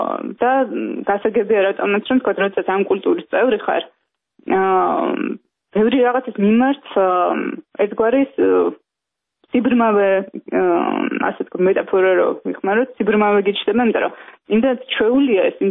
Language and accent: Georgian; Tbilisi, Georgia; born or raised there